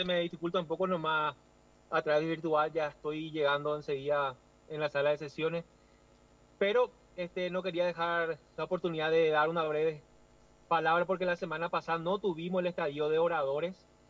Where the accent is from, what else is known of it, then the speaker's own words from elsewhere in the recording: Alto Paraná, Paraguay; Nosotros somos de Alto Paraná. Alto Paraná está muy preocupado y está muy ocupado, ¿verdad?